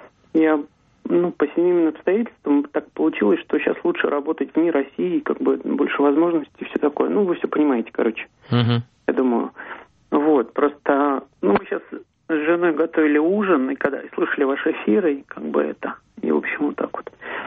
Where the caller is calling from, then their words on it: Paris, Île-de-France, France; Я звоню вам из Парижа.